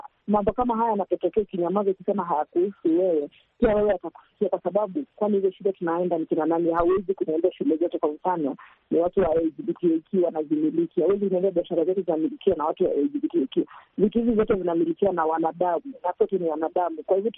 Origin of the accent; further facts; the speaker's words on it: Kenya; sisi kama Wakenya, roho zetu zinaomba na chungu tunaosikia ni kwamba sisi tumezaliwa Kenya, sisi tunaipenda nchi yetu, sisi tunafanya kazi nchini Kenya, tunalipa ushuru nchini Kenya, masomo yetu tumesomea Kenya